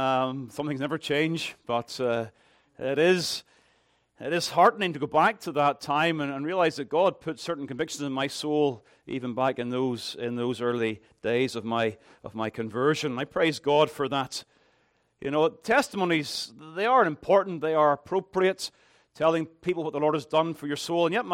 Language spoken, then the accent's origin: English; Ballymena, Northern Ireland, United Kingdom; we were raised in the Baptist church in Ballymena.